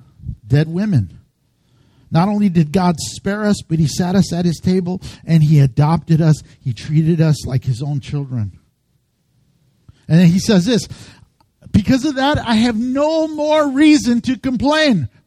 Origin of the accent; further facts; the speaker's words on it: Texas, United States; If I can use a Texas analogy, you know I'm from Texas, a Texas analogy.